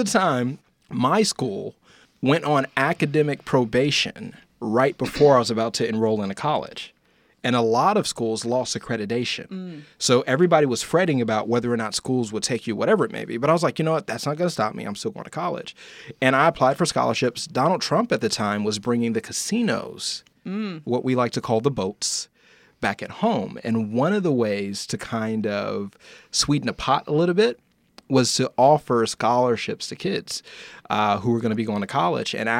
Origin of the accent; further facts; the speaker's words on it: Indiana, United States; I'm from Indiana for all of you. Indiana University, Purdue, University of Michigan, all these places, right?